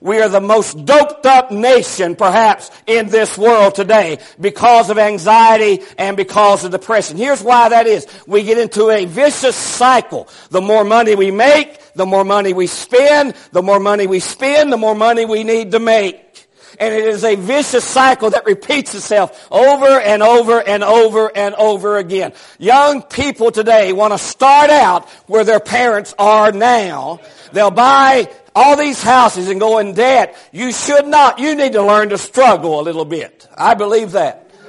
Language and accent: English; West Virginia, United States; Since I was from West Virginia, he was in the news all the time.